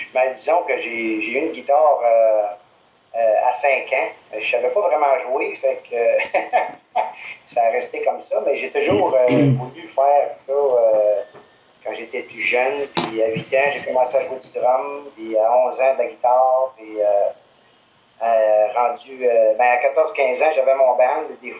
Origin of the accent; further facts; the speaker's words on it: Gatineau, Quebec, Canada; Oui, moi, je suis originaire de Gatineau.